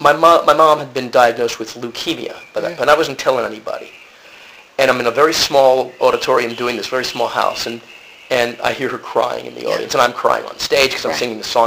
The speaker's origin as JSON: {"language": "English", "town": "Lancaster", "region": "Pennsylvania", "country": "United States", "tie": "born or raised there", "said": "back in Mount Gretna, Pennsylvania, near my hometown of Lancaster."}